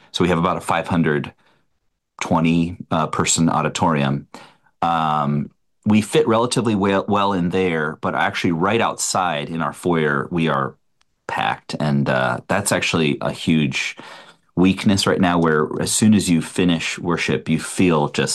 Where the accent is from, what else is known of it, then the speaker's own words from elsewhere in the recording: Mexico; now in United States; I was raised, if people are not familiar, I was raised in Mexico, where, 300 days of the year are 65 degrees.